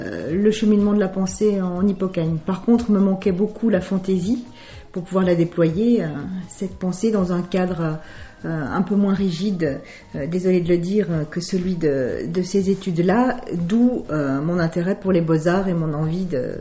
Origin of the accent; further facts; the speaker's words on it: Saint-Étienne, Auvergne-Rhône-Alpes, France; Il se trouve que je suis originaire de Saint-Étienne, qui est une ville très industrielle.